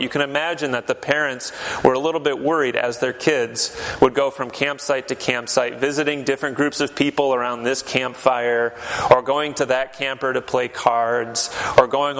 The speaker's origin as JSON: {"language": "English", "region": "Michigan", "country": "United States", "tie": "born or raised there", "said": "When I was a kid, growing up in West Michigan, for a period of time, every summer, my family and I and my brothers, we would go camping"}